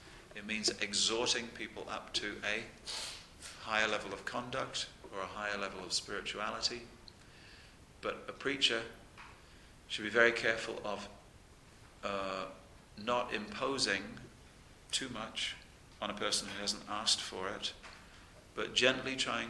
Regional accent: England, United Kingdom; because I'm an Englishman of a particular generation, and not this generation, I'll be speaking English

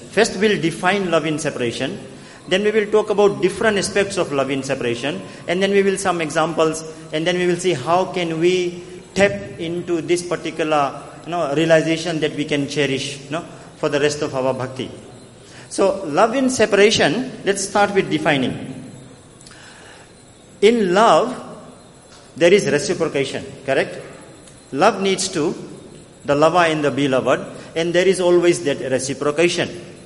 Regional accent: Melbourne, Victoria, Australia; Let's say, you know, as I said, I come from Melbourne in Australia.

